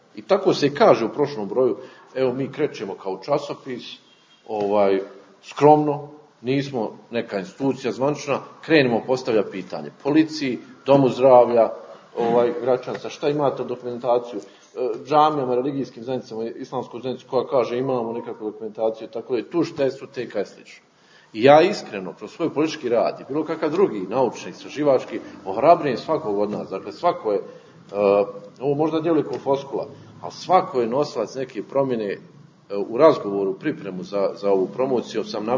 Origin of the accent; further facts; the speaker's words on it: Tuzla, Federation of Bosnia and Herzegovina, Bosnia & Herzegovina; odrastao sam u Tuzli, nije bilo u Mahali gdje sam ja živio toliko granatiranja i slično